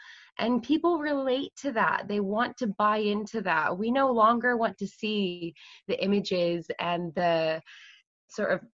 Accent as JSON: {"language": "English", "region": "Texas", "country": "United States", "tie": "born or raised there", "also_born_or_lived": "Scotland", "said": "So I grew up, I was born in Scotland, but I grew up in Texas, where my mom and her family are."}